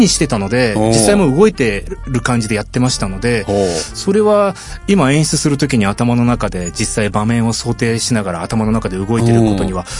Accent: Ogori, Fukuoka, Japan; 西鉄電車の小郡駅の近くで、はいはい、生まれて、はい、ずっと小郡でした。

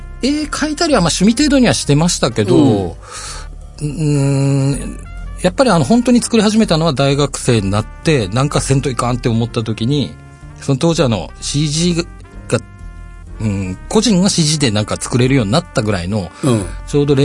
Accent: Kanazawa, Ishikawa, Japan; 石川県出身なんですけど。

